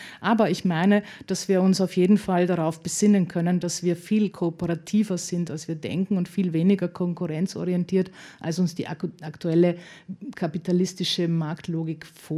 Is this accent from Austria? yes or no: yes; Austria; so als Österreicherin habe ich mir die Frau von Willendorf als Angelpunkt gegönnt